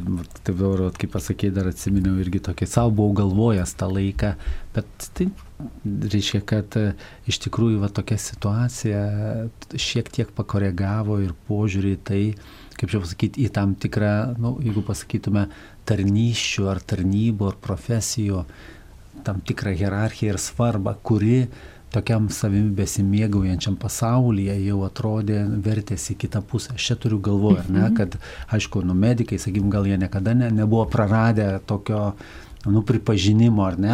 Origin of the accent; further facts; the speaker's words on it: Kaunas, Kaunas County, Lithuania; negalėčiau gal kaip kaunietis taip kalbėti